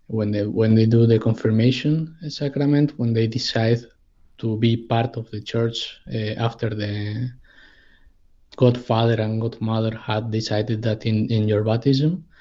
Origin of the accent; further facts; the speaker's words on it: Madrid, Community of Madrid, Spain; I was born and raised in Spain, in Madrid, in a Catholic family.